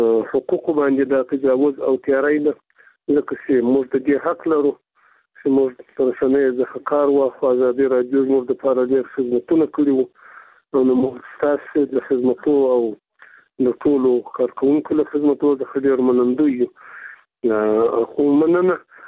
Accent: Afghanistan; موږ د افغانستان خلک یو

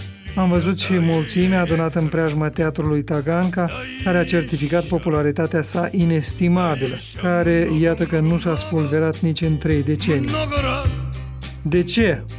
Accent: Cinișeuți, Rezina District, Moldova; ajungând în satul meu de baștină Cineșăuți

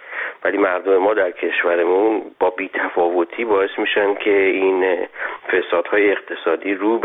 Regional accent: Iran; من به عنوان یه ایرانی خجالت میکشم

